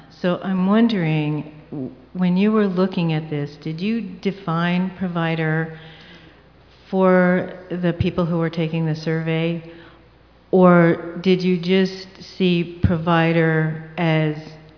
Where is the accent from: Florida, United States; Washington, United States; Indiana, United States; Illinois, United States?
Washington, United States; from Washington State, and I have a question for Michelle Mergler.